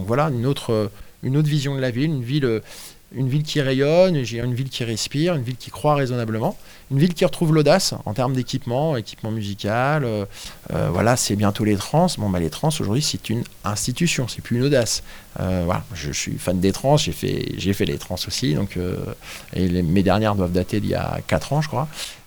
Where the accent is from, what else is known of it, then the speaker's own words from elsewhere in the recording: Rennes, Brittany, France; je suis rennais et donc breton et brétilien